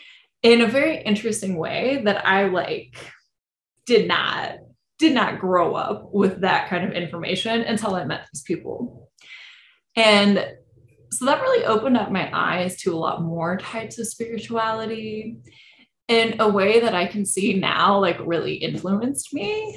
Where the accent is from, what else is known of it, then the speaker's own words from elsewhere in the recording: Illinois, United States; And I grew up in Illinois in the middle of nowhere. My hometown had 2 stoplights when I was growing up.